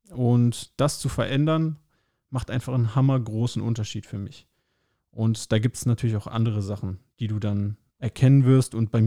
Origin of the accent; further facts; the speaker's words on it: North Rhine-Westphalia, Germany; now in Rostock, Germany; Ich lebe in Rostock, das ist so 6 Stunden von meiner Heimat in NRW entfernt, aber auch schon seit wirklich vielen Jahren lebe ich hier.